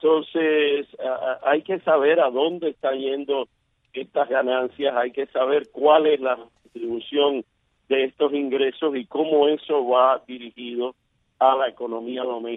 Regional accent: Cuba; me alegro como cubano

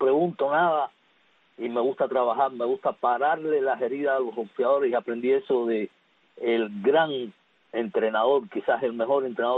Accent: El Cerro, Havana, Cuba; quiero darle un saludo a esa afición cubana, ahí donde yo nací. Mi terruño, el Cerro

